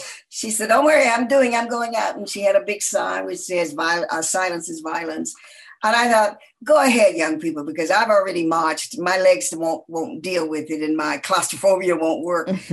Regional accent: Atlanta, Georgia, United States; I always worked with kids when I was growing up in Atlanta.

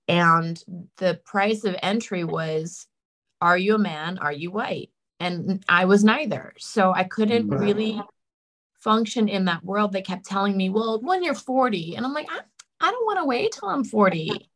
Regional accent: Texas, United States; I mean, I grew up in Texas, so football games are huge. Everybody shows up.

